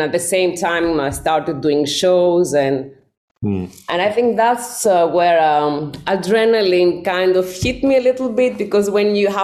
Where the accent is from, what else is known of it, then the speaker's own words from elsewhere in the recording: Greece; moved away as an adult; now in Paris, France; I'm from Greece.